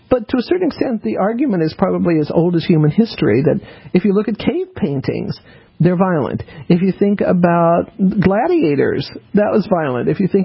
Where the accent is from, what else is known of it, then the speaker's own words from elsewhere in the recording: Colorado, United States; I grew up in Colorado. So, you know, my uncle was actually a cowboy.